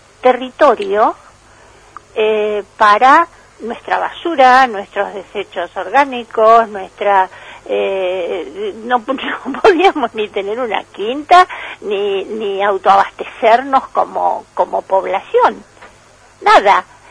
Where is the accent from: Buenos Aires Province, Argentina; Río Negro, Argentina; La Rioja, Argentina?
Buenos Aires Province, Argentina; General Madariaga; los que somos oriundos de Madariaga, tenemos las raíces, tenemos familia, hermanos, abuelos